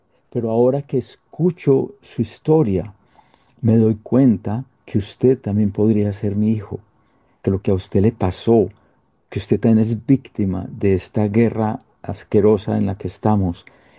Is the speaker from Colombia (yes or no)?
yes; Colombia; moved away; yo cuando me fui de Colombia me fui herido, con rabia, con odio, con ganas de venganza.